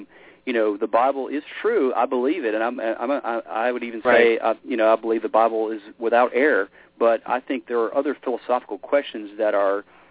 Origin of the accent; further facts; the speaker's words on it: Memphis, Tennessee, United States; Well, as it turns out, I grew up in Memphis, Tennessee. It's kind of where, my roots. And so in Memphis, there's kind of this really strong music background.